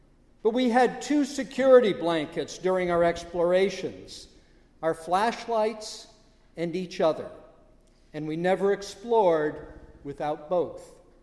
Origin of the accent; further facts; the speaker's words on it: Vermont, United States; When I was growing up in Vermont, I remember loving to explore some of the caves in our area.